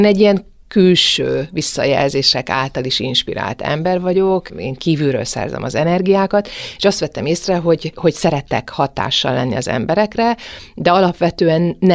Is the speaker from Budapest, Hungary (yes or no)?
no; Szeged, Csongrád-Csanád, Hungary; Szegeden nőttem föl